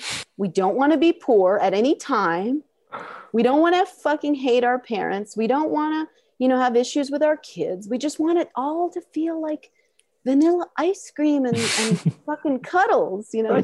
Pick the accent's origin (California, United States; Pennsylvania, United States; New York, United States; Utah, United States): New York, United States; Queens; I'm from Queens, but people just assume, and they see a Jewish girl who's, again, well-educated, well-spoken, and they're like, she's rich.